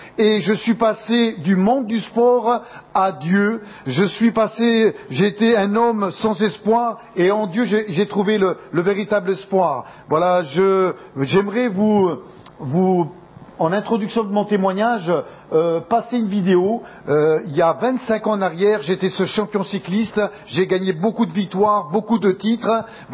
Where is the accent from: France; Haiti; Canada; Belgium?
France; Montélimar, Auvergne-Rhône-Alpes; je viens du sud de la France. Qui connaît Montélimar? Montélimar dans le sud de la France?